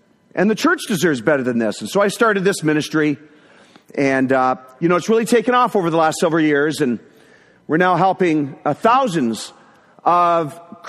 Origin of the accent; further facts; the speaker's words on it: Toronto, Ontario, Canada; I'm from Toronto, Canada.